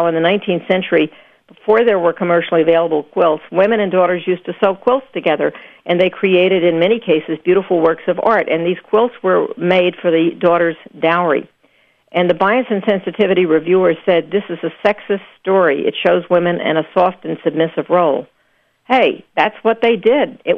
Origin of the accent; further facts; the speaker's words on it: Houston, Texas, United States; moved away as an adult; Paul, I grew up in Houston, Texas, and I never saw snow until I went away to college.